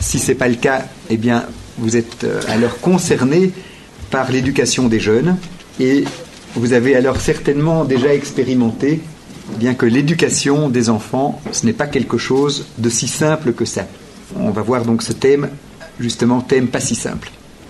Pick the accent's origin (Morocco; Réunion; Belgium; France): Belgium; nous venons de Belgique